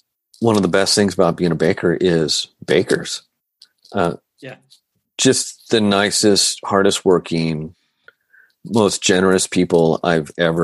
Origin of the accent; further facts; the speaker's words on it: Oregon, United States; I grew up in Oregon and I love the west.